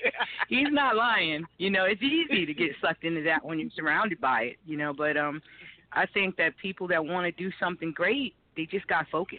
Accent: Miami, Florida, United States; now in Harrisburg, United States; I'm from Miami. I came to Harrisburg originally fleeing from some domestic violence issues

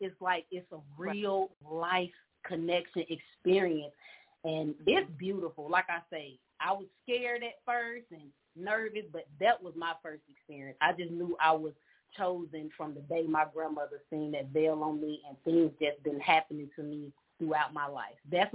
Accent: Chicago, Illinois, United States; You know, I'm from Chicago.

